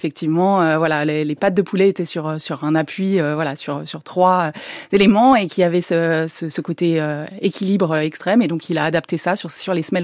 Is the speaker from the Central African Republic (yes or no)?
no; France; C'est forcément un moment incontournable, déjà en tant que Français